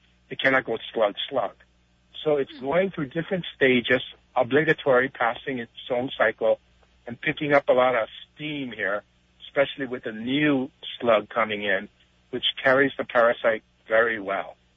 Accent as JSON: {"language": "English", "town": "Honolulu", "region": "Hawaii", "country": "United States", "tie": "born or raised there", "said": "When I was growing up in Honolulu in the 1960s, I was a kid, you know, like 10 years old."}